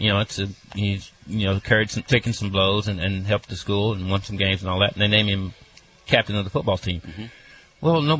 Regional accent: United States; growing up in Blount County, I used to carry newspapers in a wagon for the local paper when I was 10.

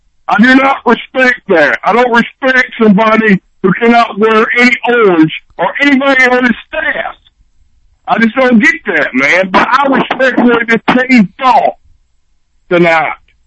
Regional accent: Tennessee, United States; I'm in my home state, the capital of Tennessee.

